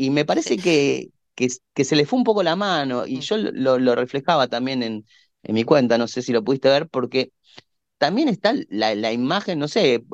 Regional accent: Argentina; como argentino

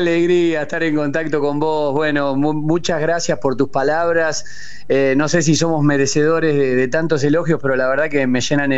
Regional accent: Argentina; yo siendo argentino, hijo de un tintorero, no tenía ningún contacto

